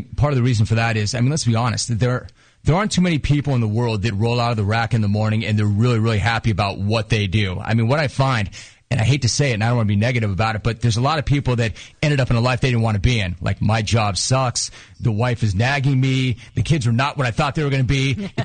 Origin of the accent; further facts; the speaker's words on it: Los Angeles, California, United States; So, yeah, I'm like you. I grew up in Los Angeles. I was a huge Laker fan